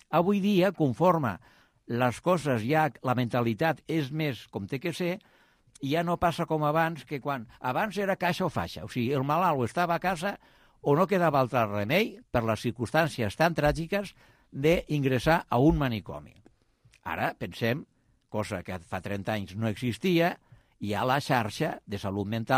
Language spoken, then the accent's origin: Catalan; Reus, Catalonia, Spain; Jo sóc fill de Reus